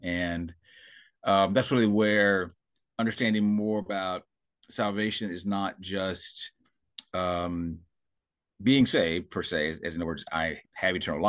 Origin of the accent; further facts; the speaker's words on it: Maryland, United States; I grew up in Maryland. I grew up going to a church called Shiloh Baptist Church of Glenarden, Maryland.